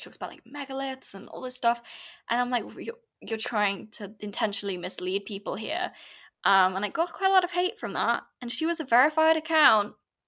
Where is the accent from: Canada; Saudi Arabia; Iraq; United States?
Saudi Arabia; Because I grew up in Saudi Arabia. My dad still lives there.